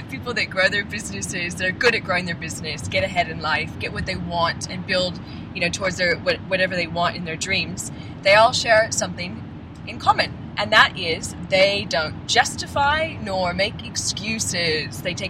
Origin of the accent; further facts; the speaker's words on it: Sydney, New South Wales, Australia; And I'm here from Sydney because we're going to be doing a four-day business meeting.